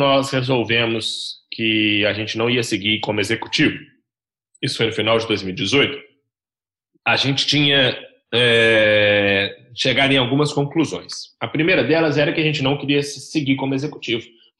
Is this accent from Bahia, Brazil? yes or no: no; Belo Horizonte, Minas Gerais, Brazil; eu tenho 30 anos, sou natural de Belo Horizonte, venho de uma família bastante humilde